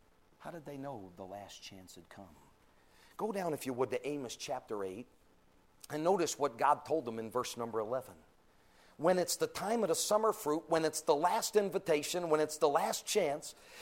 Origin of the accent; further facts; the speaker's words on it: Arizona, United States; And Sunday morning in the state of Connecticut, like my home state of Arizona, there will be multitudes of Christians that will deny the Bible.